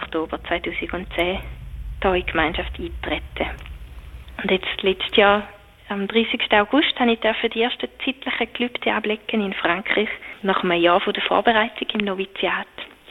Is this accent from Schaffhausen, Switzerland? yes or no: no; Jonschwil, St. Gallen, Switzerland; der Leo Tanner ist mein Pfarrer in Jonschwil. Also ich bin in der Pfarrei aufgewachsen, wo er jetzt schon seit Jahren tätig ist.